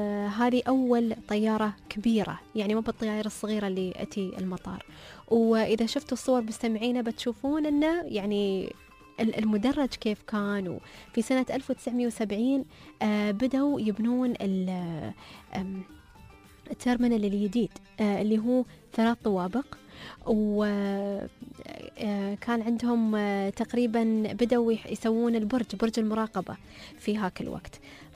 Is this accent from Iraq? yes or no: no; Dubai, United Arab Emirates; تاريخ الطيران عندنا في دبي بدأ في سنة 37